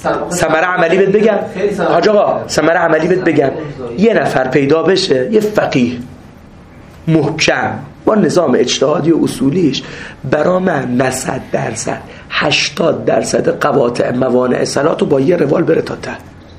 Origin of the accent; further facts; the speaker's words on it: Dezful, Khuzestan, Iran; also born or lived in Shushtar; من دسپولیم، من شوشتریم، من عرب نیستم.